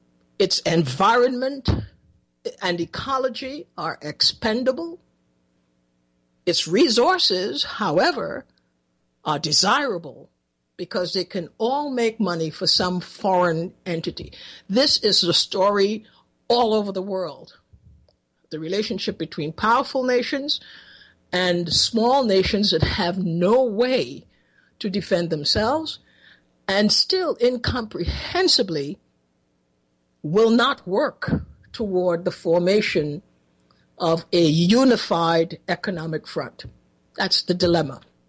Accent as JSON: {"language": "English", "country": "Trinidad & Tobago", "tie": "born there", "said": "I was born in Trinidad, we have in Tobago, you could barely recognize Tobago as Tobago."}